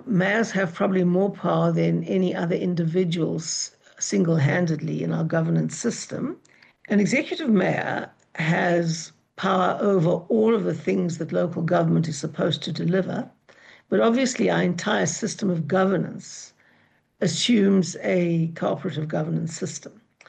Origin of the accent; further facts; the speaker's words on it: Johannesburg, Gauteng, South Africa; And so I come from Joburg. I love Joburg. I've got family in Joburg.